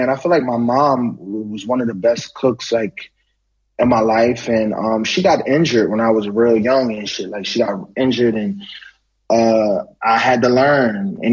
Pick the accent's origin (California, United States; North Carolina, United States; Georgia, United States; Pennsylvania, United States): Pennsylvania, United States; Philadelphia; I grew up in Philly.